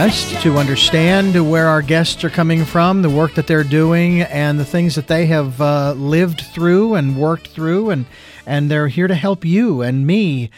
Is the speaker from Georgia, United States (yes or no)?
no; Phoenix, Arizona, United States; you just wrapped up one in Phoenix, my hometown.